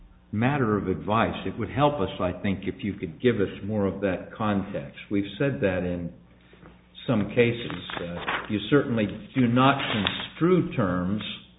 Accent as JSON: {"language": "English", "region": "Oregon", "country": "United States", "said": "I'm from Oregon. I like to embarrass California every time I can."}